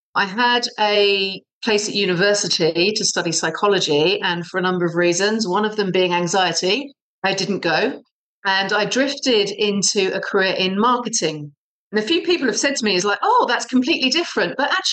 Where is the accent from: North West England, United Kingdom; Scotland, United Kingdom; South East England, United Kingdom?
South East England, United Kingdom; So I've grown up in the southern half of the UK, a county called Surrey.